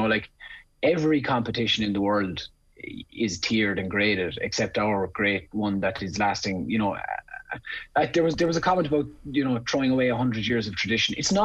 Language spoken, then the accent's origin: English; Leinster, Ireland; now in Cork, Ireland; I was originally from County Meath before I moved down to Cork.